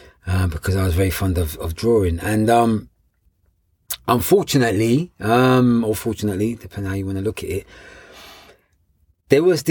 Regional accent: London, United Kingdom; I was born in London, Notting Hill. Yeah, I've always lived in London. I did spend a couple of months in America doing some work, but I've always lived in London. Yeah, London, England.

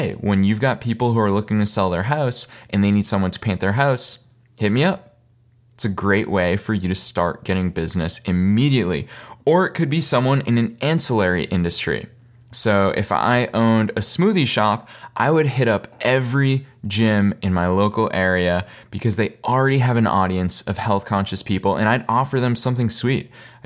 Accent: Boston, Massachusetts, United States; So this picture is from just outside of Boston, Massachusetts, which is my hometown. It's where I grew up.

